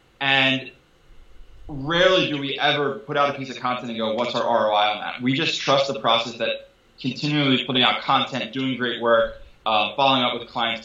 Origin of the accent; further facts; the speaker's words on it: Philadelphia, Pennsylvania, United States; I don't want to go down too much of the 76ers, but we're from Philly